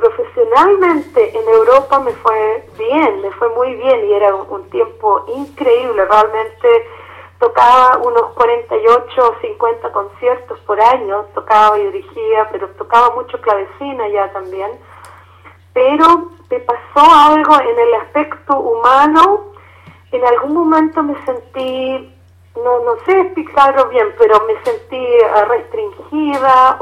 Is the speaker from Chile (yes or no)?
yes; Chile; y sí que son muchas generaciones ya somos chilenos. Uh-huh. Pero entonces cuando muy guagua mis padres se volvieron a Chile, yo crecí en Chile, estudié allá y me crié